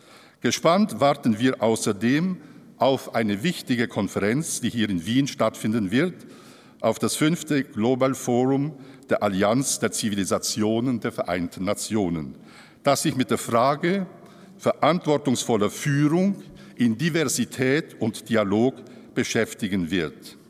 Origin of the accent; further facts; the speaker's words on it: Switzerland; Vielleicht darf ich als Eidgenosse mir erlauben zu sagen